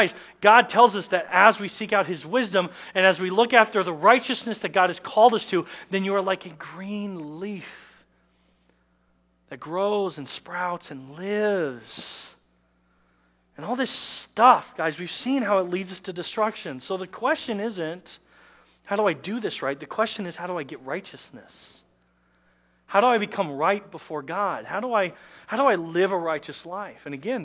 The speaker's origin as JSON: {"language": "English", "region": "Nebraska", "country": "United States", "tie": "born or raised there", "also_born_or_lived": "Colorado", "said": "I grew up in Nebraska and southeastern Colorado, and there's a lot of plains area."}